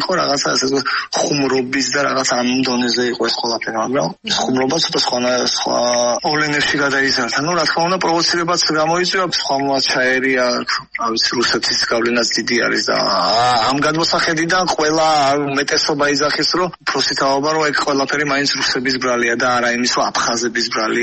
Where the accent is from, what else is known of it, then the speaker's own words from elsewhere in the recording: Batumi, Adjara, Georgia; also born or lived in Sukhumi; მე თავს ბათუმელავ თუ უკვე რომ არ მე ყოველთვის ძახი სოხუმელი ვარ მეთქე, მაგრამ თავს ბათუმელავ თუ რა გავიზარდე ამ ქალაქომსა